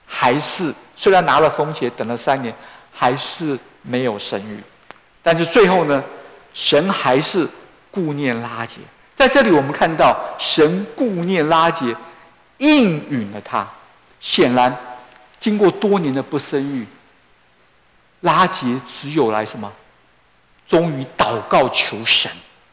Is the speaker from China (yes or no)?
yes; China; 我也想要用一点点时间跟大家解释神的管教跟我们中国人所说的什么因果报应不一样。